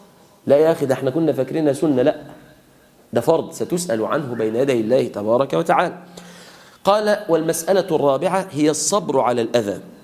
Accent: Egypt; احنا من مفاخرنا كمصريين

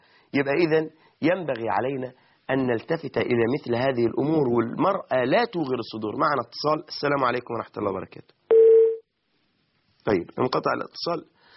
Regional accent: Egypt

